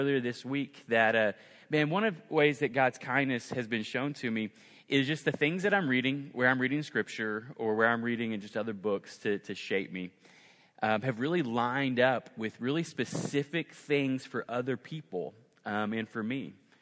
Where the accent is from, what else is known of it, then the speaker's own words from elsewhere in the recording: Oklahoma, United States; I grew up in Oklahoma, and I grew up, we have tornadoes too